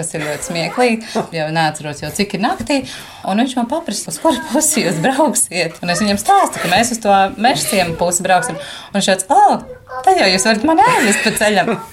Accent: Riga, Latvia; Un es esmu dzimusi Rīgā, Rīgas dzemdību namā. Jā, turpat, kur manas meitenes ir piedzimušas. Jā, es esmu rīdziniece

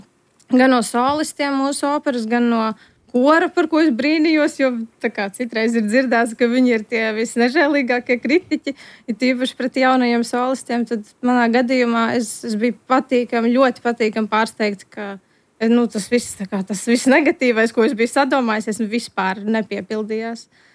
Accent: Riga, Latvia; Es esmu no Rīgas, esmu rīdziniec

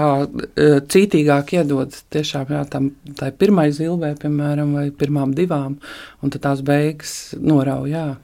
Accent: Kurzeme, Latvia; Mēs paši kurzemnieki

